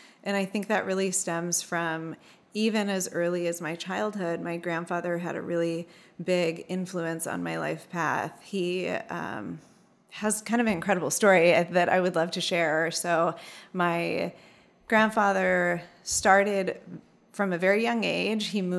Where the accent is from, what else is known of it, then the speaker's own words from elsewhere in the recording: Oklahoma, United States; We're a little more laid back and we're from Oklahoma and we're used to people being like really nice and really chill.